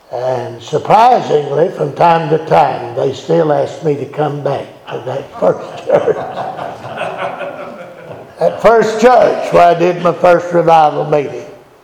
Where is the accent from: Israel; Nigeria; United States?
United States; Mississippi; And I'm from Mississippi.